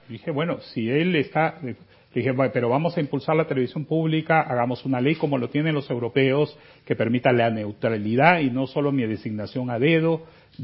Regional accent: Peru; Hay pueblos enteros en mi país donde solo hay un canal de televisión ahí, solo hay una radio y esos son TV Perú o Radio Nacional.

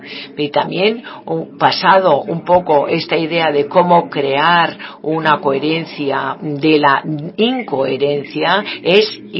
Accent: United States; esta es la tendencia en la que yo nací y la cultura en la que yo crecí en Estados Unidos

